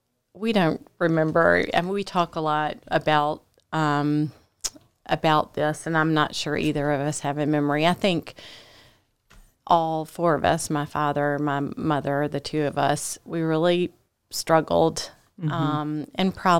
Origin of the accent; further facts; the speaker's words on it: Atlanta, Georgia, United States; born there; now in Augusta, United States; I was born in Atlanta and then went off to college and came to Augusta for medical school. And I've been here ever since, so for 30 years.